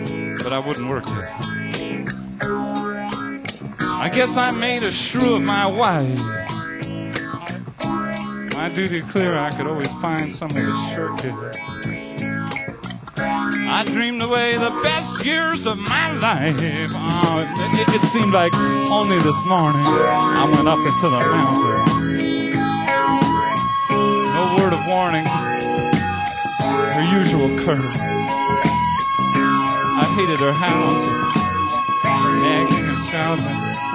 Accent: New York, United States; I told her that I was from New York.

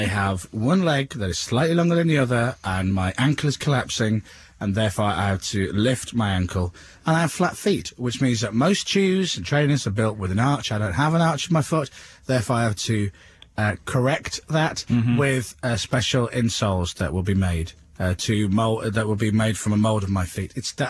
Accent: Leeds, Yorkshire and the Humber, United Kingdom; This time next week, we're going to be live in Leeds doing the show from my hometown of Leeds on the Head Road.

